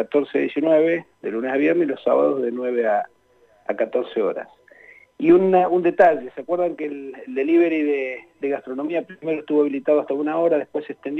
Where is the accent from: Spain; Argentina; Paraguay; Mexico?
Argentina; Fernández Oro, Río Negro; su casa, en Fernández Oro, que mi pueblo, digamos.